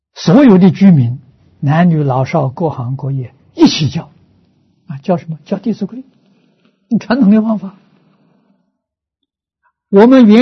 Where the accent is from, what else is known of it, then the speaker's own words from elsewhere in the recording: Tangchi, Anhui, China; 在我老家汤池啊，做个实验